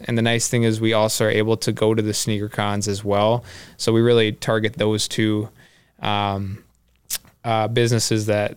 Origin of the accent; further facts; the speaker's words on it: Rochester, Minnesota, United States; born and raised in Rochester, Minnesota. I went to high school at Century